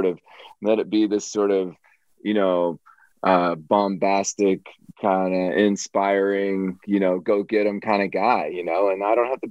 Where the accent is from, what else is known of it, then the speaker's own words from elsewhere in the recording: Illinois, United States; in the southern part of Illinois, so, you know, Cubs were always on our radar as kids, even though we're pretty far from Chicago.